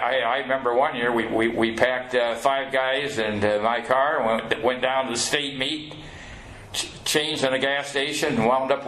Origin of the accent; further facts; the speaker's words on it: Iowa, United States; nobody had cross country around where I grew up in Western Iowa, in the fall, if you didn't have football, you had baseball.